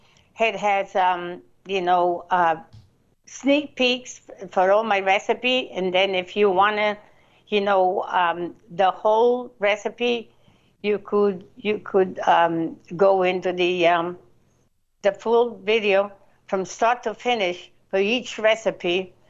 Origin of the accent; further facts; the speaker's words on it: Italy; Well, I was born and raised in Italy, and my heart and it was full of good memory, a good recipe.